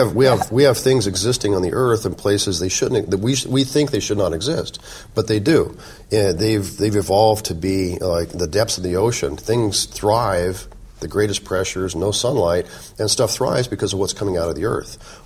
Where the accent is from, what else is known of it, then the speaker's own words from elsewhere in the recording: Colorado, United States; also born or lived in Oklahoma; I was born in Oklahoma, but I moved away early on. My heritage and my Chickasaw heritage comes from my mother's side of the family. My great-grandmother's full-blood Chickasaw. But I've always been very proud of my heritage, but I grew up outside of the tribe. I lived in Colorado.